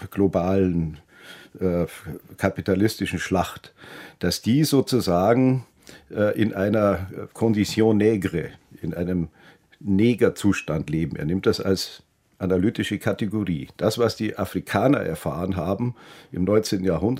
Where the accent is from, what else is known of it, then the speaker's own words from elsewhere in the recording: Bavaria, Germany; Wobei ich dazu sagen muss, in meiner Heimat Bayern würden die Leute sagen, na wieso, das haben wir schon immer gesagt.